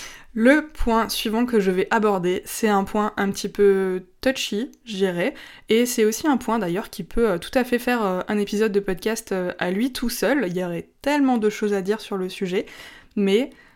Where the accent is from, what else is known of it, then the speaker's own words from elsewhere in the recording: Grand Est, France; mais on vient d'Alsace. Donc en Alsace, on n'a pas trop la mer.